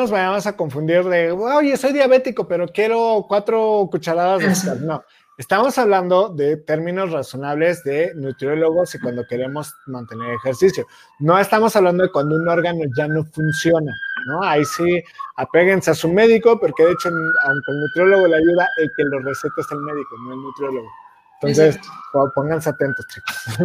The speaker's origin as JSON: {"language": "Spanish", "country": "Mexico", "said": "porque dejar el pan como mexicano, estás bien, güey."}